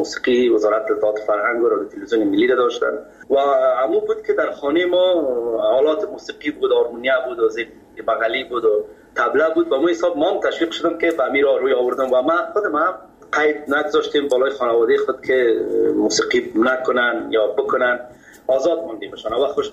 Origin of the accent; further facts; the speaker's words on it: Kabul, Afghanistan